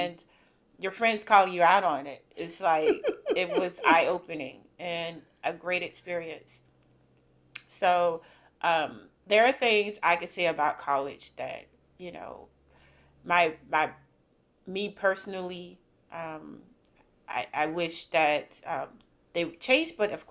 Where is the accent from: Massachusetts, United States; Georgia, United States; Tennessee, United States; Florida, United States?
Georgia, United States; even though I grew up in Georgia, just a smaller town outside the coast, living in Atlanta was somewhat of a shock to me